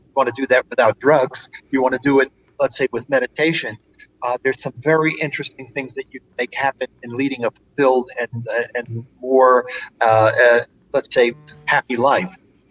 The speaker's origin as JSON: {"language": "English", "town": "Elizabeth", "region": "New Jersey", "country": "United States", "tie": "born or raised there", "said": "because I'm basically from, I grew up in Elizabeth, in Newark, New Jersey, right across from New York City. So I had a lot of relatives in Brooklyn and the Bronx"}